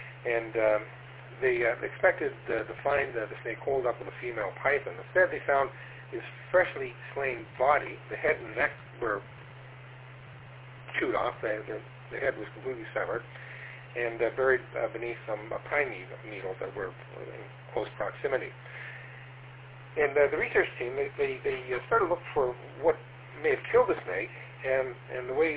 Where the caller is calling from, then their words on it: Toronto, Ontario, Canada; I'm transmitting from Toronto, Ontario, Canada.